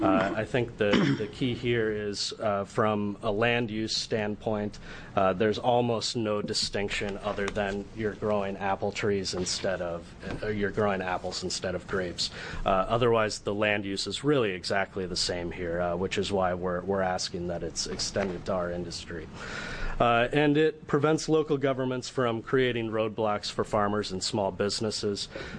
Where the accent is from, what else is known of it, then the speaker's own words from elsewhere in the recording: Iowa, United States; I'm from Iowa originally. I think that this is really important for encouraging small farms.